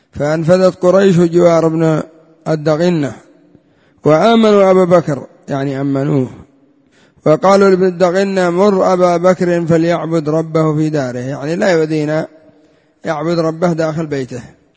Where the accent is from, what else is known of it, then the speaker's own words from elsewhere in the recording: Yemen; قامت الثورات عندنا في اليمن وليبيا ومصر وكثير من البلدان، أدت إلى سقوط الحكام.